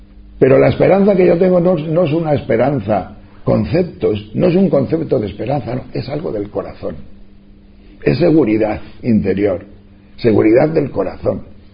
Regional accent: Castile and León, Spain; yo soy de León, allá de la montaña de León

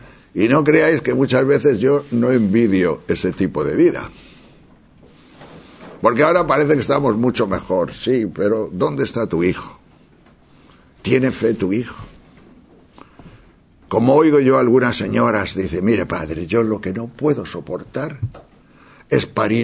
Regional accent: Tejerina, Castile and León, Spain; Yo recuerdo mis años de niño en mi pueblo de Tejerina

